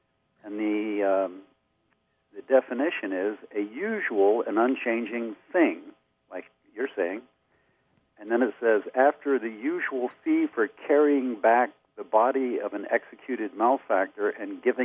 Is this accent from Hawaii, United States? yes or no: no; California, United States; I'm from North San Diego County.